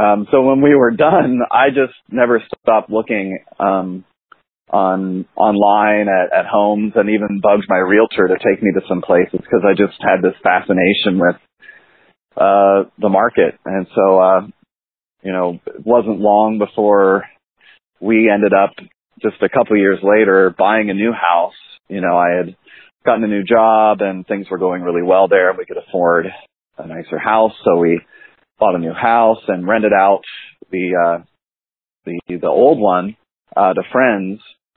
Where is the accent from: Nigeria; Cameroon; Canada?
Canada; Wingham, Ontario; now in Indianapolis, United States; Kind of. I grew up in Canada. My family grew up in a little tiny town called Wingham, Ontario, in Huron County, a little town of about 3,000 people, kind of a rural town.